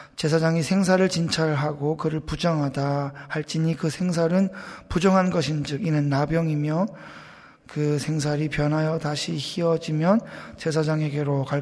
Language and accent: Korean; Daegu, South Korea; 제가 어릴 때 대구에서 살았는데 대구 전체 인구가 뭐 200만이다, 뭐 300만이다 그럴 때였는데